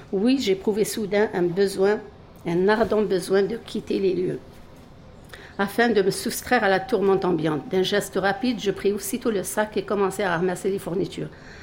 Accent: Algeria; l'histoire de l'Algérie, mon pays d'origine

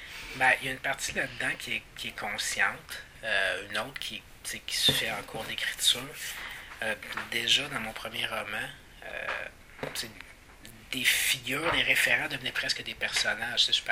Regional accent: Quebec, Canada; Même moi, en tant que Québécois, si je me coupe, je vais pas dire « Ah merde, je saigne ».

